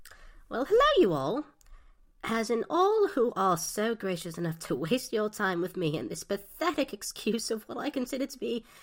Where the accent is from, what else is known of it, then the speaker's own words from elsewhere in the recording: United Kingdom; I'm a middle-aged woman. But I'm British!